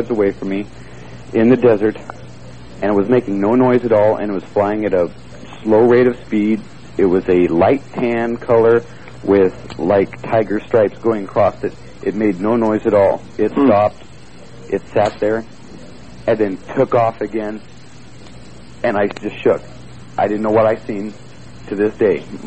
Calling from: Redding, California, United States

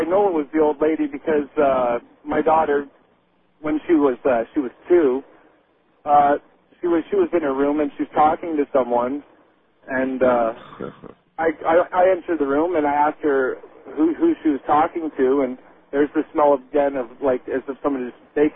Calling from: Kingston, Ontario, Canada; I'm calling you from Kingston, Ontario, Canada.

